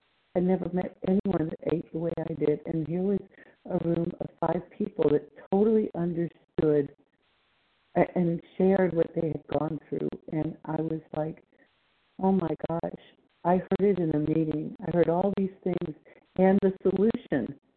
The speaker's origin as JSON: {"language": "English", "region": "Texas", "country": "United States", "said": "I'm from Texas"}